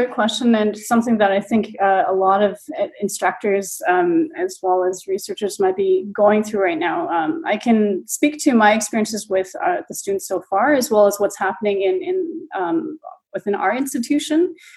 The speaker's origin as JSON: {"language": "English", "country": "Canada", "moved": "as an adult", "lives_now": "Germany", "said": "I'm a Canadian who's been based in Germany for since 2012. So I have been educated and also practiced planning in Canada, in BC."}